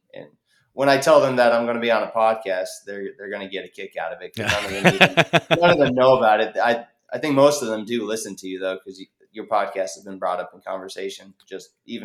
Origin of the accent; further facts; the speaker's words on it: Kansas, United States; I'm from Kansas. I can't do this.